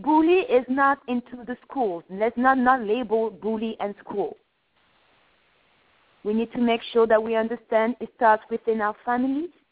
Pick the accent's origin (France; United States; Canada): France; I am from France. I'm from Europe, but my parents are both black.